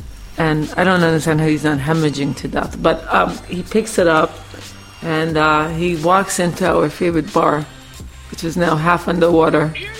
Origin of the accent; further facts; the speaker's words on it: New York City, New York, United States; I grew up in New York City, I've never heard of a hurricane.